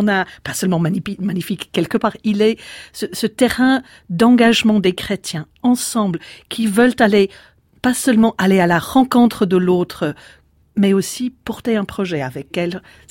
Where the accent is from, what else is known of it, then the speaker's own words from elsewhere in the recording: England, United Kingdom; also born or lived in Germany; now in France; Je viens d'un pays où il y a énormément de mixité au niveau des chrétiens. Je suis anglaise, britannique d'origine. Et j'ai grandi dans une paroisse œcuménique. Et puis ensuite, je suis allée en Allemagne et en France. Je suis en France depuis 25 ans et je suis pasteur.